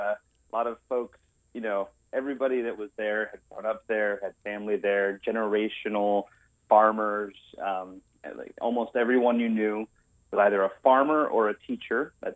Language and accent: English; Buda, Illinois, United States; I grew up in Buda, Illinois, which is a town of about 500 people, about 2 hours southwest of Chicago.